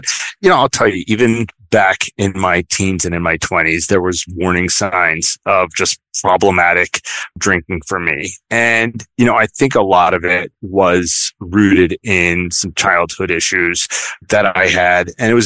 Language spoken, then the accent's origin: English; New York City, New York, United States; now in Connecticut, United States; I grew up in the Bronx, New York, which is right outside of New York, and I work in the advertising industry.